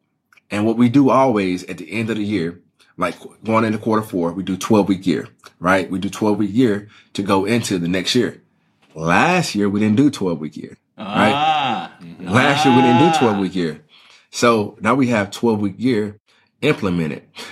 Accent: Mississippi, United States; Man, listen, I'm from Mississippi. I'm from the South.

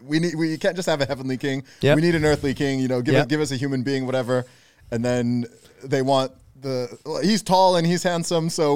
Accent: England, United Kingdom; I'm from England, but I keep seeing random takes on social media

